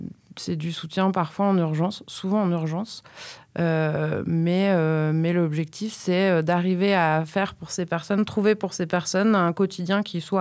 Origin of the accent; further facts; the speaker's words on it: Saint-Étienne, Auvergne-Rhône-Alpes, France; now in Die, France; Je viens de la Loire, de Saint-Étienne, pas loin.